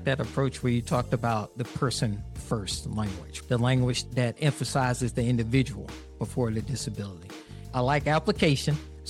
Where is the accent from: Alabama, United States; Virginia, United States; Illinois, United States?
Alabama, United States; I'm from Alabama.